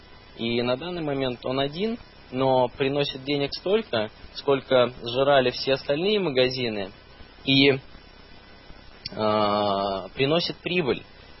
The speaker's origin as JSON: {"language": "Russian", "region": "Saint Petersburg", "country": "Russia", "said": "Я из Петербурга, соответственно, это тоже считается региональным городом."}